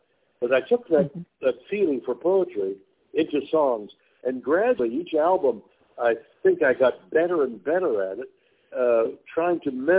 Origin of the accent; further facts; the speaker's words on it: Montreal, Quebec, Canada; I'm a Canadian from Montreal trying to record the blues.